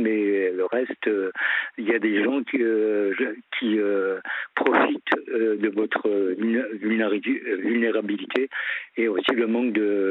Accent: Grand Est, France; now in Le Havre, France; Je suis alsacien, mais je vis depuis 1973 au Havre.

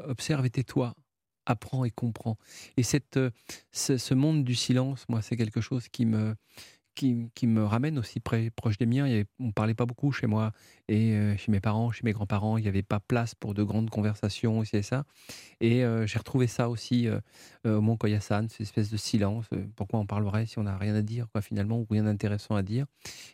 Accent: France; je suis un Français qui aime le Japon.

